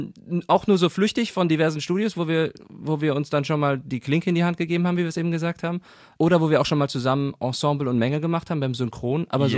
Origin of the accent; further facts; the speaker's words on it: Cologne, North Rhine-Westphalia, Germany; In Ihrefeld hier und dann auch groß geworden in Ihrefeld.